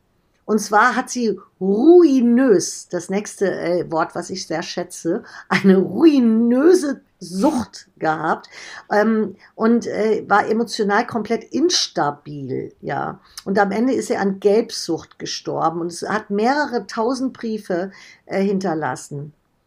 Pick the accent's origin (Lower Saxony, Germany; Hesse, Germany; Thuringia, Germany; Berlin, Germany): Hesse, Germany; Giessen; Ich bin ja aus Gießen, das ist quasi ums Eck.